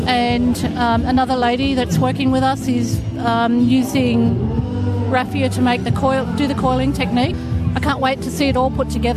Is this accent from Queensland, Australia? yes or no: no; Swan Hill, Victoria, Australia; I'm from Swan Hill in Victoria. I was born in Wamba Wamba, Wadi Wadi country. My dad's Yorta Yorta and my mother is Nurindjuri.